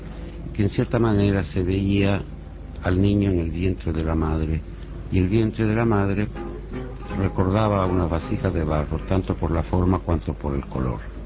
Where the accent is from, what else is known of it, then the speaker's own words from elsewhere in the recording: Ecuador; now in Paris, France; Me ha tocado encontrarme aquí en París con cantantes latinoamericanos que al saber que yo soy ecuatoriano cantan esa canción.